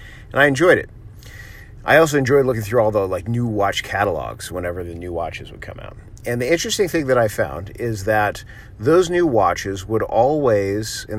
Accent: Miami, Florida, United States; It's something that I've always wanted to do, and especially growing up in Miami, Florida, like, you know, would have come in handy to learn earlier.

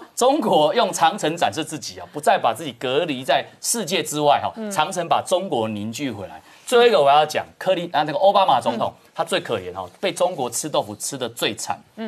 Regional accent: Taiwan; 可是我们台湾人记忆犹新，

